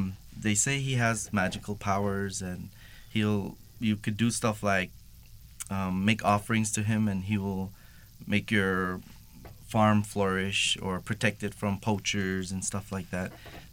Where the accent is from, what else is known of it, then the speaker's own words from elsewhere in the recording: Belize; Yeah, I haven't met too much Belizeans, you know, just, you know, family, but I'm more a solo person.